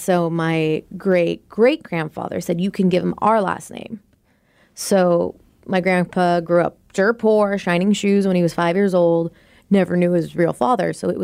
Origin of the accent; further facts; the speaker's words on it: United States; So I am an American with a Mexican culture.